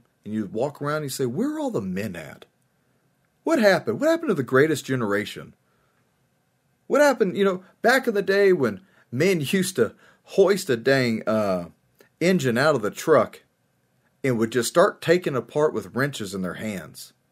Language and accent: English; United States; I am an American. I love my country.